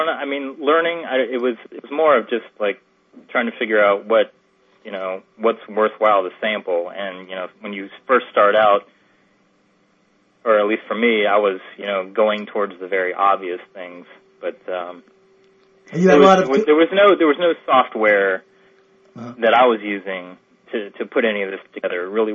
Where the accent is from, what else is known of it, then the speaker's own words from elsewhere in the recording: Florida, United States; I'm Florida boy. South Florida, specifically.